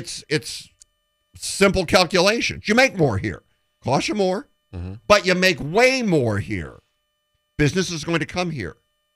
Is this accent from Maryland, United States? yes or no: no; Detroit, Michigan, United States; born there; I was born in Detroit.